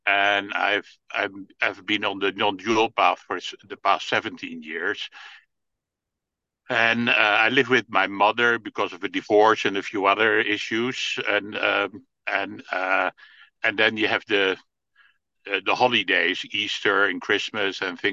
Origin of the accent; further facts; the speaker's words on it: Amsterdam, North Holland, Netherlands; It's my second time here. I'm from Amsterdam.